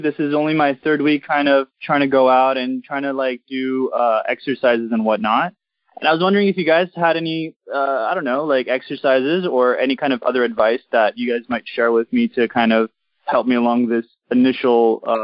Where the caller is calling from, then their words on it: Glendale, United States; I'm in Glendale. I was at your presentation last week.